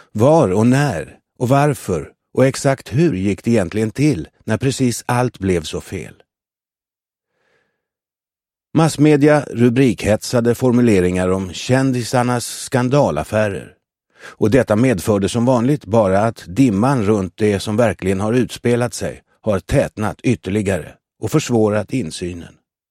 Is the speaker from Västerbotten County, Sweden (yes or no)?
no; Fagersta, Västmanland County, Sweden; born there; Jag är född i Fagersta.